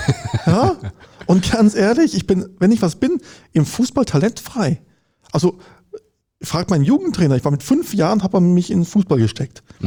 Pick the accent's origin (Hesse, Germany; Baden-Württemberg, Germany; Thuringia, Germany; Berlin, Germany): Baden-Württemberg, Germany; Konstanz; Ich komme aus Konstanz, da gibt es halt eine Uni am Ort